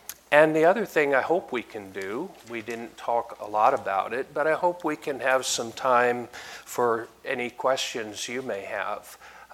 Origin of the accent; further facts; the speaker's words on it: Seattle, Washington, United States; I'm from Seattle, Washington, and haven't been here in a little while